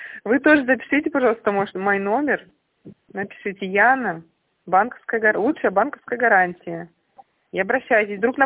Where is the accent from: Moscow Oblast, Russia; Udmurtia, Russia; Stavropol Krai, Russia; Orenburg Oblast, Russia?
Stavropol Krai, Russia; now in Torzhok, Russia; На малую родину, Ставропольский край.